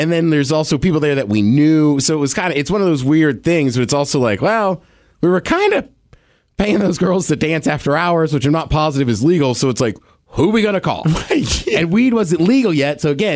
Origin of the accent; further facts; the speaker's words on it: College Park, Maryland, United States; I'm not from a hood. Like, I'm from College Park. Like, PG County's a rough county, but, like, College Park was fine.